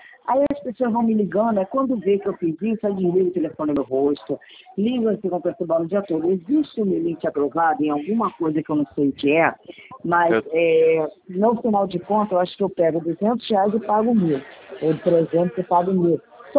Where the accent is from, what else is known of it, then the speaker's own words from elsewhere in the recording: São Gonçalo, Rio de Janeiro, Brazil; Ai, que bom, eu sou de Santa Isabel, meu Deus